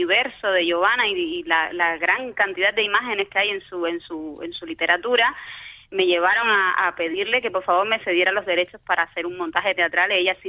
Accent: Cuba; now in Barcelona, Spain; Yo soy una mujer cubana que emigró hace más de 20 años a la ciudad de Barcelona, en España

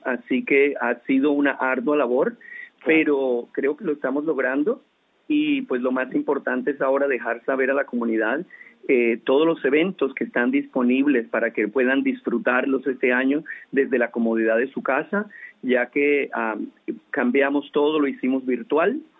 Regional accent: Bogotá, Colombia; now in Miami, United States; Yo soy colombiano. Nací en un pequeño pueblo en Colombia. Luego mis padres se trasladaron a Bogotá. Allí, a la edad de 15 años

